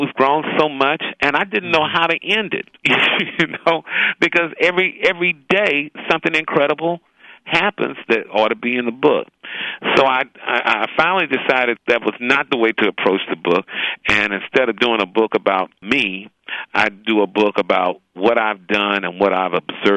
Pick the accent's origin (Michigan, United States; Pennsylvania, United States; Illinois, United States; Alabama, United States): Alabama, United States; Tuskegee; I'm from Tuskegee.